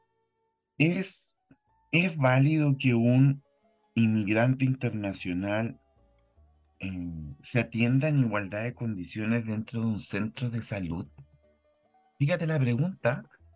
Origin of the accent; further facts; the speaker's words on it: Chile; qué significa para nosotros, como nacionales, como chilenos, el enfrentarnos a este otro.